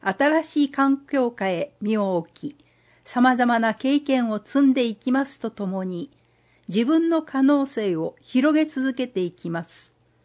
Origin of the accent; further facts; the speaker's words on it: Iki, Nagasaki, Japan; moved away as an adult; 私は高校卒業後、壱岐を離れ、親元を離れ、一人暮らしをして大学に通っています。生まれ育った壱岐を離れ、異なる地で生活してみると